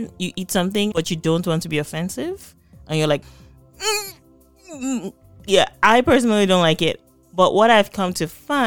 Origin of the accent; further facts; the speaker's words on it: Nigeria; Like I tried it for the first time in Canada, even though I grew up in Nigeria.